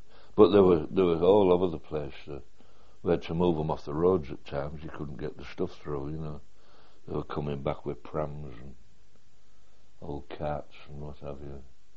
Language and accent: English; United Kingdom; They knew which side was best to be on, not because we're English or British.